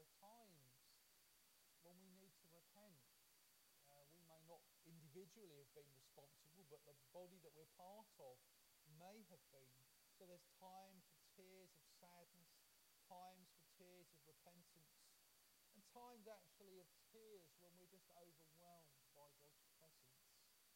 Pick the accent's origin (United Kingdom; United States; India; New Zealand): United Kingdom; You see, we're British. Stiff upper lip, unless it's football or sport or cricket or whatever it is that you enjoy.